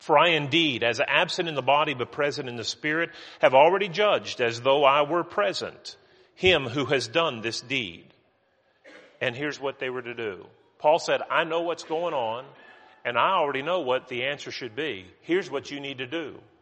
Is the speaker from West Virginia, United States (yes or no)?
yes; West Virginia, United States; I'm from West Virginia, and I've been called a hillbilly, you know, a thousand and one times.